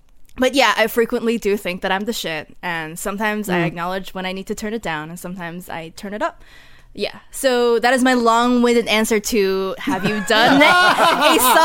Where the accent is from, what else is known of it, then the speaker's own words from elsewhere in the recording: Taipei, Taiwan; growing up in Taipei where everyone was Asian, I didn't feel othered and I wasn't like a, you know, a minority within, you know, a place where I grew up and called home